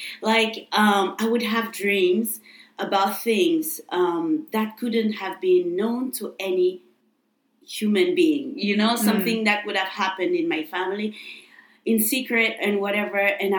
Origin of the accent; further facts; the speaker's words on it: Benin; moved away as an adult; also born or lived in Canada; now in Japan; I was born and raised in West Africa, Benin, and I moved to Canada for my master's degree, then naturalized as a Canadian, stayed in Canada for about 16, 17 years, and came to Japan in 2017.